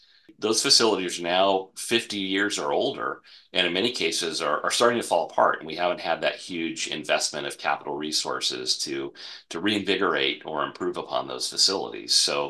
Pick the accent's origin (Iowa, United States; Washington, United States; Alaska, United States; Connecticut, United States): Washington, United States; I grew up in the Pacific Northwest on the Puget Sound.